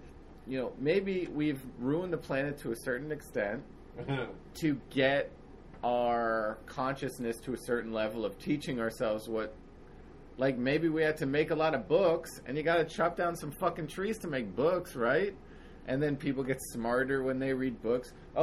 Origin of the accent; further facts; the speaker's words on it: Northeast, United States; So I wonder, that makes me more of a Yankee, because I grew up in the Northeast